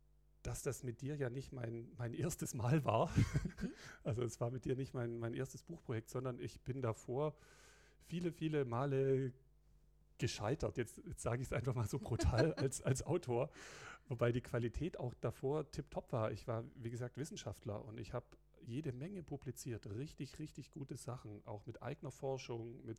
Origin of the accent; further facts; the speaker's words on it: Stuttgart, Baden-Württemberg, Germany; Ich bin aus Stuttgart, bin 45 Jahre alt